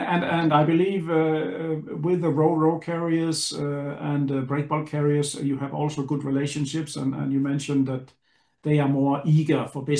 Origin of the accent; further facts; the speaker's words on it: Denmark; Now I've heard some cases now with I'm from Denmark